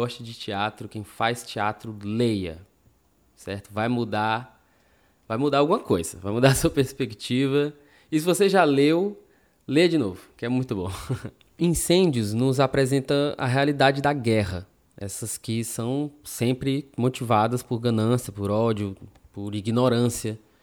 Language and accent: Portuguese; Brazil; a gente pode colocar na nossa realidade como brasileiros